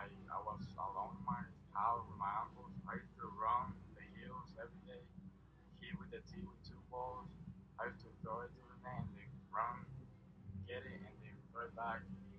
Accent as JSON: {"language": "English", "country": "Venezuela", "tie": "born or raised there", "also_born_or_lived": "New York", "said": "I was born in New York when I was 3 months old. I went to Venezuela and I was raised over there."}